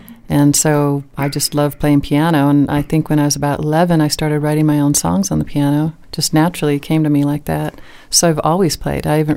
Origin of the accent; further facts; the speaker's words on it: Santa Barbara, California, United States; I'm from Santa Barbara, California